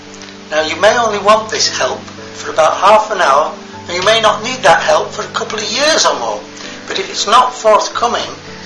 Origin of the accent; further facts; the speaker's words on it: Manchester, North West England, United Kingdom; born there; I was born in a city, I was born in Manchester, but I've never actually worked in a city for very long.